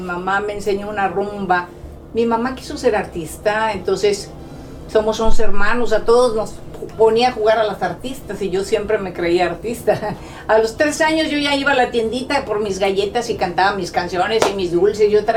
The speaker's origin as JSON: {"language": "Spanish", "region": "northern Mexico", "country": "Mexico", "said": "Pues como buena niña norteña"}